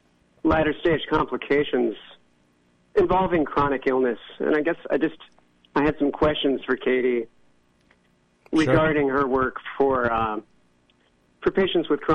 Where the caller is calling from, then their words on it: Baltimore, Maryland, United States; I'm calling from Baltimore, Maryland.